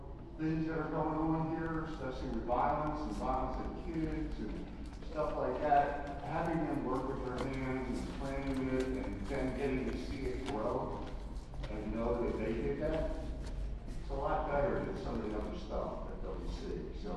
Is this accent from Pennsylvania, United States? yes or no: yes; Philadelphia, Pennsylvania, United States; the time I was a child, being brought up in the city of Philadelphia. And I always remember about growing up in Southwest Philly